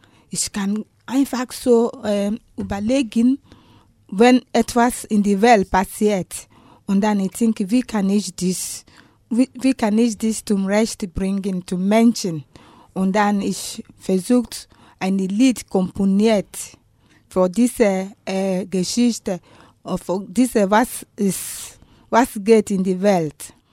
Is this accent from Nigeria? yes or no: yes; Nigeria; first language Igbo; German is a second language; Ja, ich kann Igbo sprechen. Igbo ist die Stammsprache auf meine Dialekt in Nigeria.